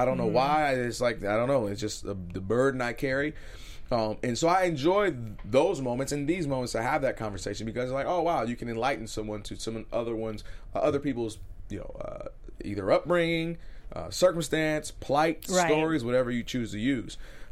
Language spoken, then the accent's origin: English; Ann Arbor, Michigan, United States; what I've learned growing up in Ann Arbor, specifically outside of Detroit